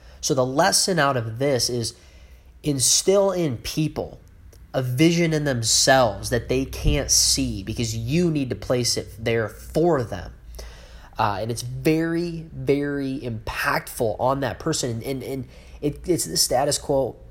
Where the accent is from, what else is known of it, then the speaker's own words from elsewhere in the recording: Dubuque, Iowa, United States; also born or lived in St. Louis; And grew up in Dubuque, Iowa, where I originate now. I was born in St. Louis, Missouri. I only lived there for about 6 months to a year. And then my parents moved to Dubuque.